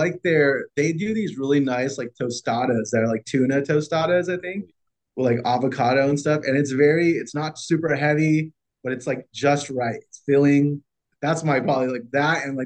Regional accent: Fresno, California, United States; But I mean, growing up in Fresno, there's a few nice restaurants.

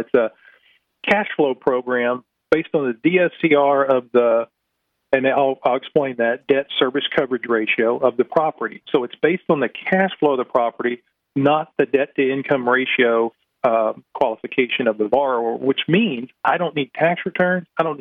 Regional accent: Houston, Texas, United States; So he and I grew up together in Houston.

